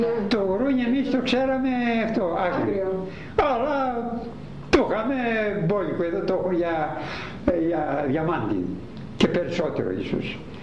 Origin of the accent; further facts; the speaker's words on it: Asia Minor, Turkey; στην πατρίδα μου γουρούνι δεν ήξεραμε. Σας λέω αυτό. Στην πατρίδα μου εκεί σε ολόκληρη και τη Μικρασία